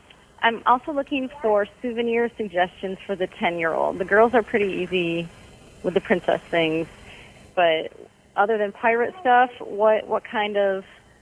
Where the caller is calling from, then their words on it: Cedar Park, Texas, United States; Okay, I am calling from Cedar Park, Texas.